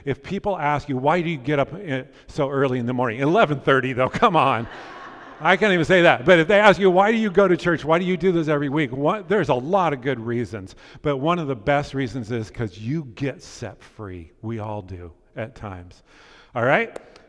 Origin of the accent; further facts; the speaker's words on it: Pleasant Hill, United States; I grew up in Pleasant Hill for most of my childhood